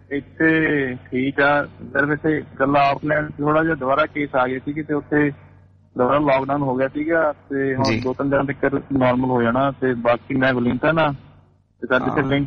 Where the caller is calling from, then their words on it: New Zealand; ਮੈਂ ਜੀ ਨਿਊਜ਼ੀਲੈਂਡ ਤੋਂ ਬੋਲਦਾ